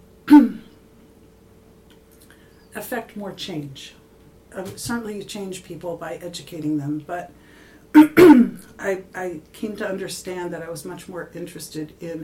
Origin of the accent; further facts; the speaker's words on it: Philadelphia, Pennsylvania, United States; Because growing up in Philadelphia, I tried to get out of the city, but the sprawl of Philadelphia was so deep and so far that you really had to drive quite a long way to get out of the city.